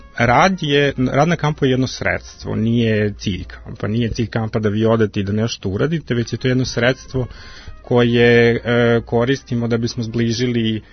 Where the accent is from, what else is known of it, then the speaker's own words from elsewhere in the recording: Serbia; ja sam iz Srbije